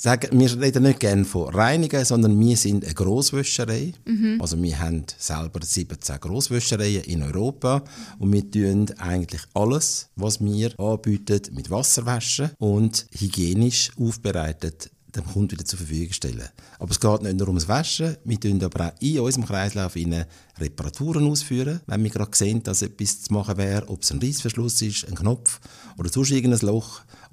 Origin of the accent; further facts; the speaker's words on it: Zurich, Switzerland; also born or lived in London / Vienna / Milan; ich bin ein Zürcher, bin zu Zürich auf die Welt gekommen, habe aber dann, bevor ich Matur gemacht habe, noch in London, Wien und Mailand leben und habe so ein bisschen internationale Luft schnuppern.